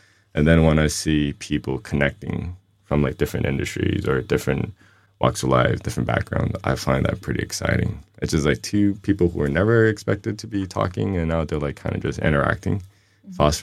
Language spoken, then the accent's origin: English; Switzerland; I grew up in Switzerland